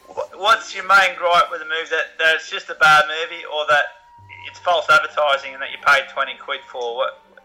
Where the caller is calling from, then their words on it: Battersea, London, United Kingdom; I'm calling from Batursia.